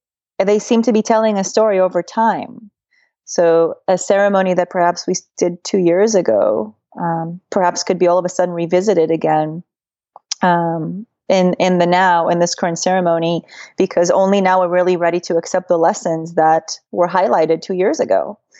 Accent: Los Angeles, California, United States; Well, I'm from Los Angeles, and I am the founder of Psychedelia, Psychedelic Experience Integration Los Angeles

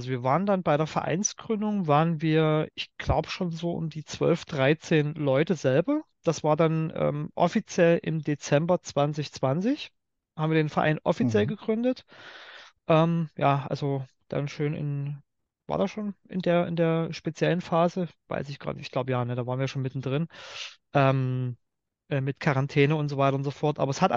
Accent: Dresden, Saxony, Germany; ich selber komme aus Dresden, bin auch selber jetzt in Dresden, arbeite, lebe in Dresden

